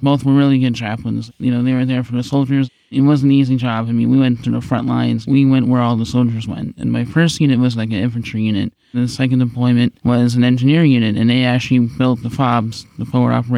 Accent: New York, United States; I grew up in New York, and it was very close in, you know, for us.

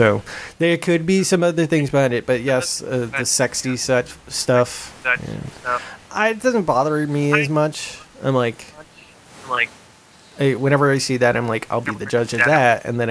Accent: Kingston, New York, United States; born there; I was born in Kingston, New York.

